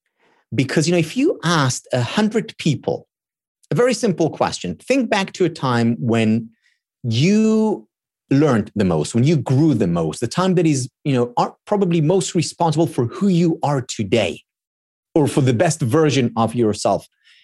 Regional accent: Israel; first language Hebrew; English is a second language; my mother tongue is Hebrew

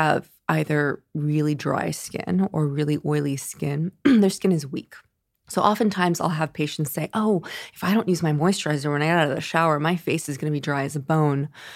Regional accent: San Francisco, California, United States; moved away; I'm originally from San Francisco. I moved here about 10 years ago.

